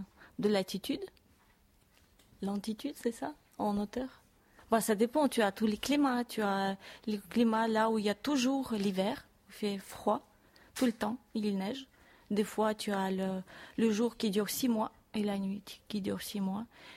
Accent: Moscow, Russia; French is a second language; Je viens de Moscou, de la capitale de Russie.

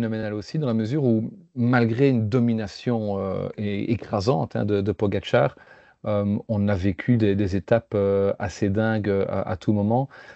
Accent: Belgium; nous, en tant que Belges

